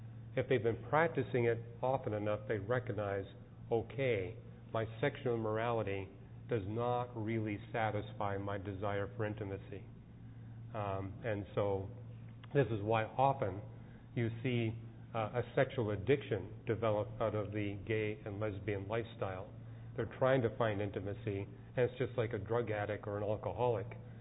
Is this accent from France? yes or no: no; Canada; And I'm from Canada, and when I go back to Canada to preach in churches